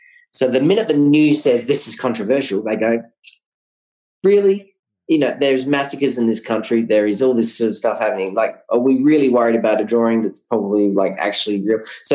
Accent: Australia; Yes, I'm foreigner. Yes, I'm an Australian, but no, I'm not a sex tourist.

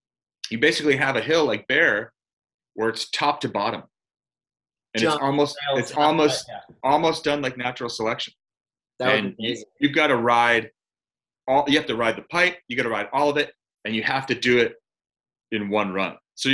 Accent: East Coast, United States; Look, I'm from the East Coast.

